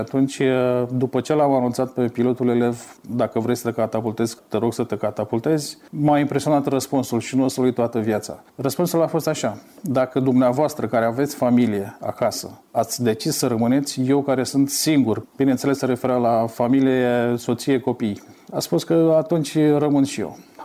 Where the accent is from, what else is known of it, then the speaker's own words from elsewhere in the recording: Iași, Iași County, Romania; Deși eram din Iași, da.